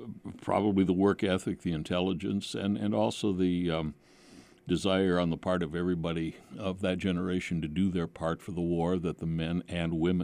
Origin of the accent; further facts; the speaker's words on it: Chippewa Falls, Wisconsin, United States; now in Duluth, United States; And by the way, I was born and raised in Chippewa Falls, and so I have one foot in Wisconsin, even though I live in Minnesota.